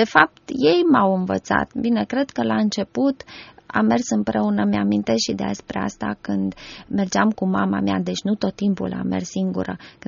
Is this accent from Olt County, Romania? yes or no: no; Anina, Caraș-Severin, Romania; Am crescut la Anina, în județul Caraș-Severin. Tatăl meu este pădurar și primul an din viața mea l-am trăit chiar în mijlocul pădurii, la cantonul Silvic.